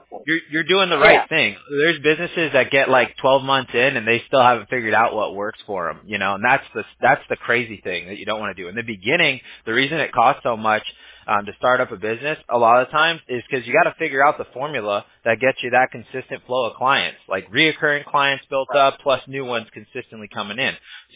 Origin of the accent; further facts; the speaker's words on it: Huntington Beach, California, United States; Oh yeah. That's my hometown.